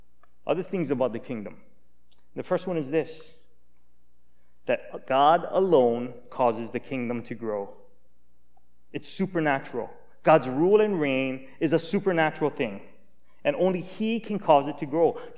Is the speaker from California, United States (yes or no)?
no; Hawaii, United States; As you guys know, I'm from Hawaii. Either that or my English isn't very proper and I have a bad accent. But you guys probably know that I come from Hawaii.